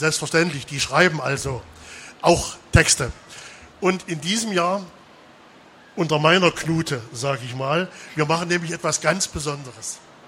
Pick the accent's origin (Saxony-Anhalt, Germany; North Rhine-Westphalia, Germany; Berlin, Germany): Saxony-Anhalt, Germany; ich komme aus Sachsen-Anhalt